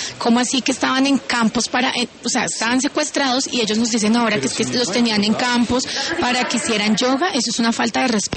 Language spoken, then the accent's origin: Spanish; Colombia; a mí me indigna como colombiana